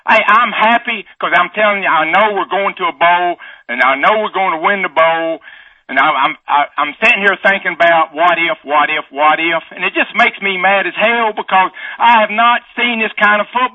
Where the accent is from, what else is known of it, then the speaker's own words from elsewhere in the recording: La Follette, Tennessee, United States; born there; also born or lived in Knoxville; I was born in La Follette, Tennessee. I lived in Knoxville. I am Tennessee as you can get.